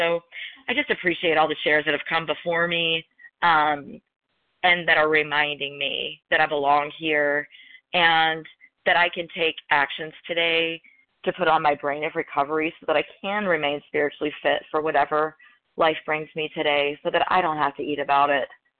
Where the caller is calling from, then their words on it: Louisville, Kentucky, United States; I'm calling from Louisville, Kentucky.